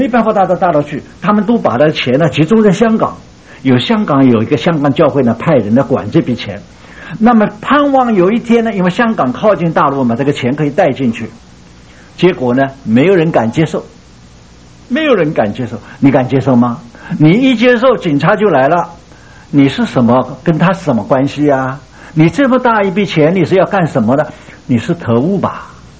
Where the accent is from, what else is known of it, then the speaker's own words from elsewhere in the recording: Shanghai, China; 我们上海人掐巴那个眼睛眼斗鸡眼